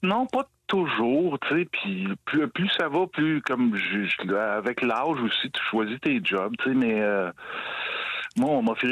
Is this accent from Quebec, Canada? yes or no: yes; Quebec, Canada; je viens d'Abitibi